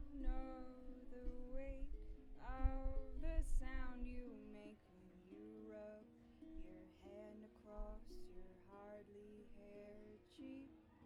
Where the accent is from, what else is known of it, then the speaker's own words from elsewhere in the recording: Seattle, Washington, United States; I'm from Seattle.